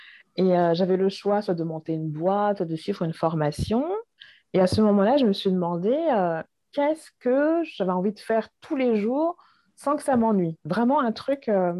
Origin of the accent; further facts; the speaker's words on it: Hauts-de-France, France; Et voilà, j'ai grandi dans l'Oise jusqu'à mes 18 ans. J'y suis restée pour faire mes études.